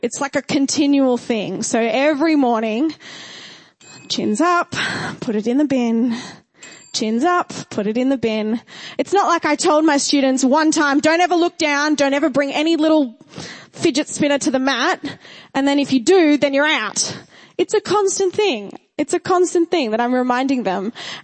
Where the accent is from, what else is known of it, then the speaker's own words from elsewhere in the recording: New South Wales, Australia; I grew up on the Central Coast, which is North New South Wales Conference.